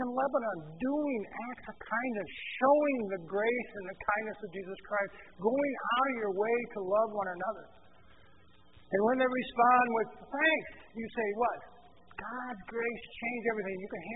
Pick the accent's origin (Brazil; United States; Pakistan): Brazil; We came from Brazil.